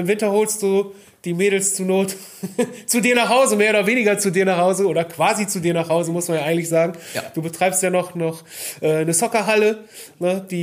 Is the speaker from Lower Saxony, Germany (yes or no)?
yes; Haselünne, Lower Saxony, Germany; ich komme aus Haselöhne ursprünglich, ja, bin da groß geworden